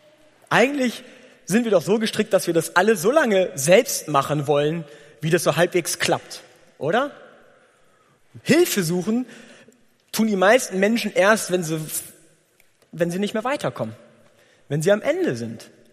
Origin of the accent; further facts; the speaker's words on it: Gütersloh, North Rhine-Westphalia, Germany; Bei uns zu Hause in Gütersloh, wo ich ja herkomme, haben wir so ein bisschen größeren Garten.